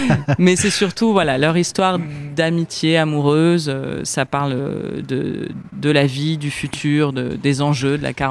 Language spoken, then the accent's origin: French; Paris, Île-de-France, France; et je suis parisienne et comédienne depuis 15 ans.